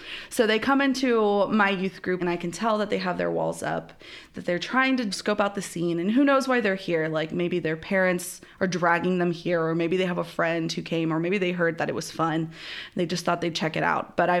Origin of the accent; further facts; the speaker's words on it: Florida, United States; also born or lived in Costa Rica; I am originally from Florida, but I am a first-generation American, so I went back and forth from my family's country in Costa Rica to Florida, and so very, like, bicultural